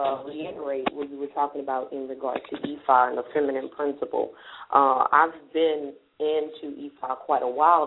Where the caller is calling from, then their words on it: Houston, Texas, United States; from Houston.